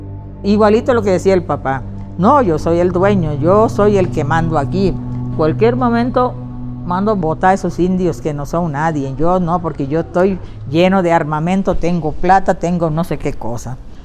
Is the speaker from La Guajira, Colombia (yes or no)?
yes; Portete, La Guajira, Colombia; Yo nací en Portete, crecí ahí.